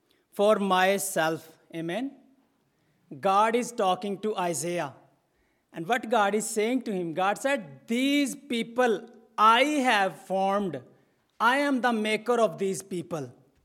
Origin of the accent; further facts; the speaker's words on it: Pakistan; English is a second language; moved away as an adult; now in United States; I'm from Pakistan, and I've been in America since almost 4 years, right, Hannah? So my wife is here and two children.